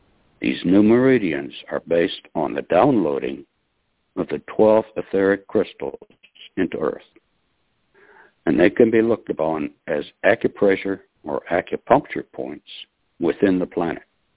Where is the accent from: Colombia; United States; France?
United States; Oklahoma; Good evening. … from Oklahoma, and this is January the 15th.